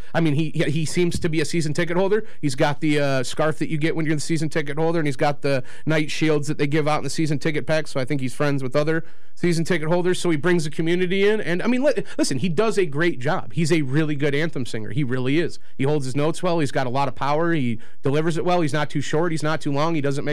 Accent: Indiana, United States; I'm from Indiana. I can play basketball.

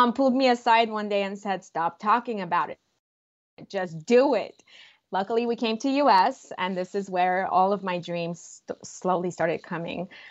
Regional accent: Yerevan, Armenia; So I grew up in Armenia, in Yerevan, and at the time in the communist society.

